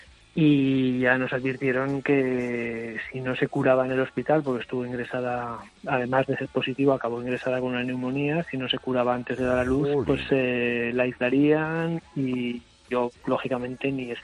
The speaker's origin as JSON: {"language": "Spanish", "town": "Zaragoza", "region": "Aragon", "country": "Spain", "said": "De Zaragoza."}